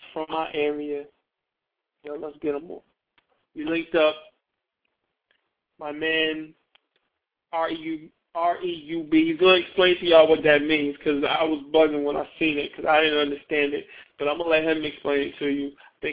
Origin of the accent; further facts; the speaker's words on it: Washington, District of Columbia, United States; Now, me and you, we're from the same area, so we kind of can grasp the whole Washington, D.C. or the D&D thing